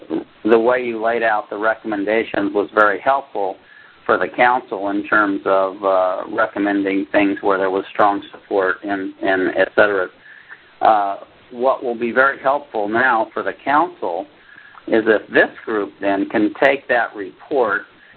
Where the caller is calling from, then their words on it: Vilnius, Lithuania; I'm calling in from Vilnius, Lithuania